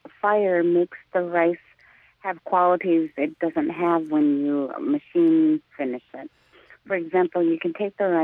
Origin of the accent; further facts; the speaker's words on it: United States; Yes, I'm Chippewa Indian. I've been harvesting wild rice since I was about 11. I'm in my 50s now.